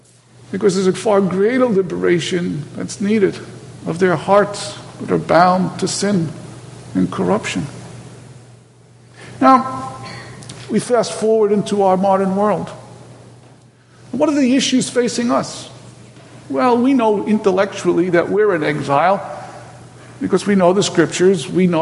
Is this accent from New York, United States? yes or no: yes; New York City, New York, United States; accent: New York; Maybe you detect the New York accent. I'm from New York City originally.